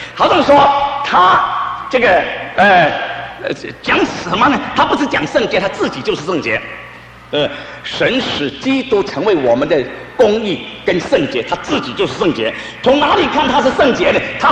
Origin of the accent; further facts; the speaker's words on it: China; 今天日本人跟我们中国人一样高大